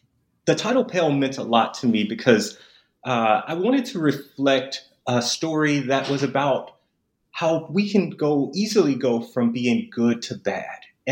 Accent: Memphis, Tennessee, United States; So I'm actually from Memphis, and I spent a lot of time in Mississippi

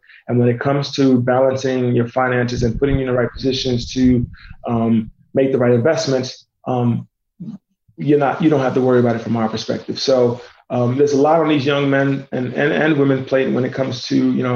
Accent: New York City, New York, United States; parents are Nigerian, went to Indiana University. I was born and raised in New York City

